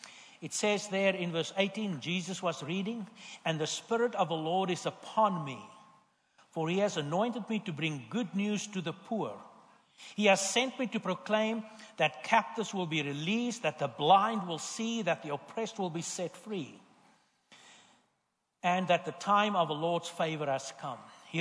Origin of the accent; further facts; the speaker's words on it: South Africa; now in United States; I'm a South African. I'm African by birth, American by circumstances, and I became a Christian by the grace of God.